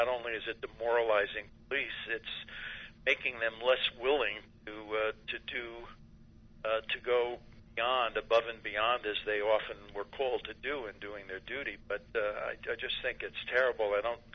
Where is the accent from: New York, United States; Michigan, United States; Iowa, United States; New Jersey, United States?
New Jersey, United States; Ramsey; As you mentioned, I was a mayor of my hometown in Ramsey, New Jersey.